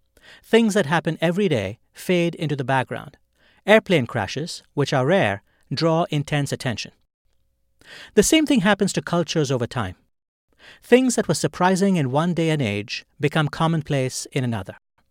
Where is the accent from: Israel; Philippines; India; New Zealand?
India; now in United States; I grew up in India, where traffic accidents and deaths were commonplace.